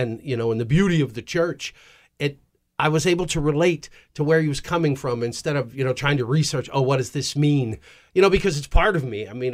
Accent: St. Louis, Missouri, United States; I grew up here in St. Louis, went to St. Mary Magdalene. I'm a Catholic, or grew up Catholic

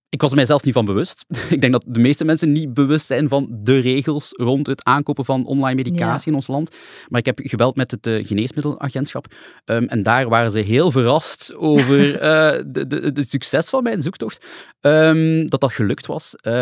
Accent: Belgium; Wat wij als Belgen legaal mogen consumeren van medicijnen

